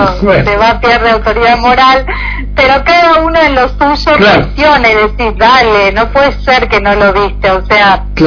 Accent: Argentina; now in Israel; yo como argentina, por ejemplo, si yo quiero ir en estos momentos a España, yo no puedo ir con mi pasaporte israelí.

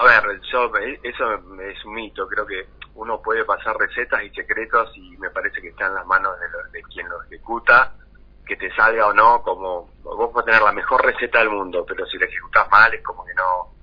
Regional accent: Patagonia, Argentina; yo soy de la Patagonia Argentina

